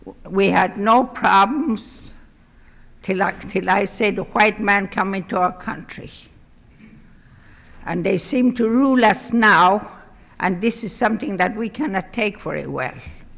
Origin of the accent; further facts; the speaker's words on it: Aniak, Alaska, United States; I am here from Aniak.